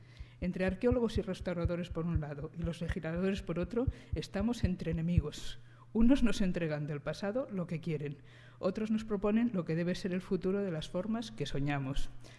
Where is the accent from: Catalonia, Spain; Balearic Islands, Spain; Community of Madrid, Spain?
Community of Madrid, Spain; Madrid; jo és que com soc de Madrid